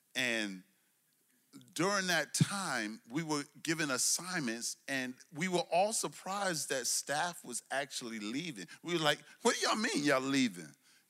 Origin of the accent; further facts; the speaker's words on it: Brooklyn, New York, United States; I'm from Brooklyn, New York. That's my hometown for my fellow New Yorker. That's my hometown, all right? Bed-Stuy